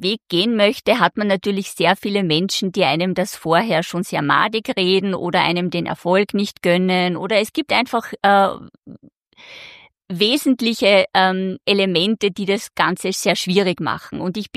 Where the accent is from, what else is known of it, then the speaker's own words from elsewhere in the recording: Velden am Wörthersee, Carinthia, Austria; Ich komme aus Velden am Wörthersee, bin in Klagenfurt 8 Jahre lang in ein Gymnasium gegangen mit Schwerpunkt Sprache, war dann ein Jahr lang in Paris